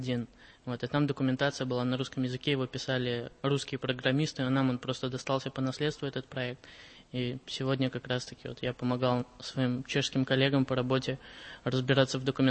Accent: Belarus; потому что у нас это все в корне отличается, я сам из Беларуси.

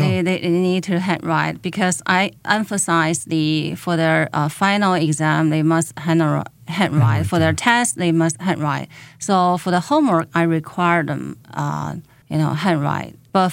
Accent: Tianjin, China; English is a second language; now in Chapel Hill, United States; So when I go back to China, I notice the changes every year. Of the places, even my hometown, Tianjin, some of the streets, I cannot recognize

